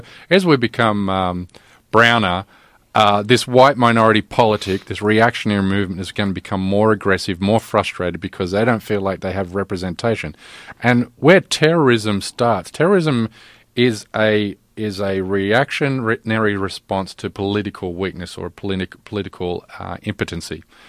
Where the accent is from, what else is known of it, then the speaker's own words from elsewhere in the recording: Australia; now in United States; I'm Australian.